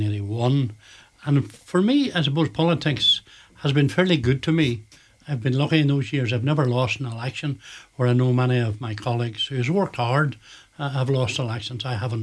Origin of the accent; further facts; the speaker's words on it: Northern Ireland, United Kingdom; I was born in Milford, Kilmacrannan. Moved to Northern Ireland when I was about 3